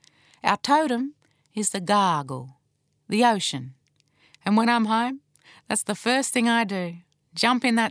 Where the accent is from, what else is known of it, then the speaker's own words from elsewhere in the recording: New South Wales, Australia; I grew up on Goombanga country on the mid-north coast of New South Wales. This saltwater country is one of the biggest coastal tribes in Australia, and it is the land and seas of my ancestors. Our totem is the gargle, the ocean.